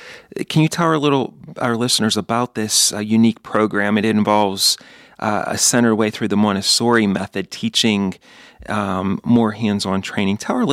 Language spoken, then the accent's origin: English; Pittsburgh, Pennsylvania, United States; I grew up in Carrick, Overbrook, so you know me quite well.